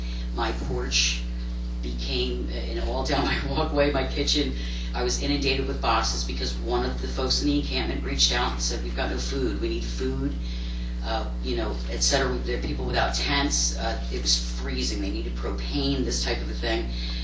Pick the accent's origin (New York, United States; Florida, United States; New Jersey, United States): New Jersey, United States; I'm from New Jersey originally.